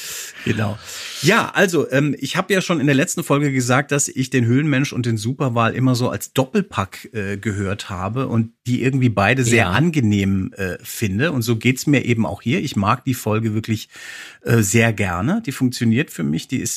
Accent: Hesse, Germany; Als Hesse denke ich da natürlich an das erste Bühnenprogramm

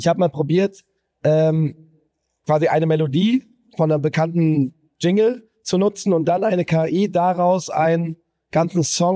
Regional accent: Quakenbrück, Lower Saxony, Germany; Und jetzt ist es auch in Quakenburg, in meinem Heimatort angekommen

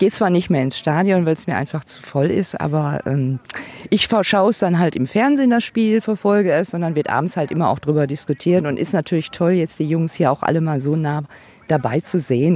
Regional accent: Essen, North Rhine-Westphalia, Germany; Gruß an meine Heimatstadt Essen. Jetzt aus Bad Griesbach hier am Trainingscamp. Bin gebürtig aus Essen

